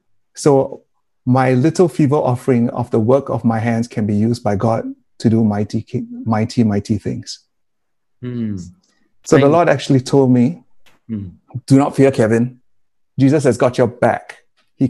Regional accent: Singapore; I'm a Singaporean

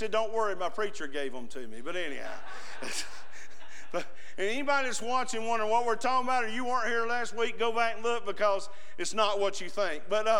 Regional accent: United States; return to Cleburne County, I used the same excuses. There's no way anybody will listen to me. It's my hometown. It's where I grew up.

